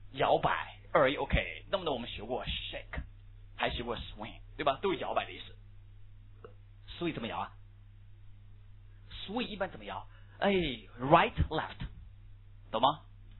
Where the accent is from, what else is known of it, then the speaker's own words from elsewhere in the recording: China; 注意，我们中国人叫什么？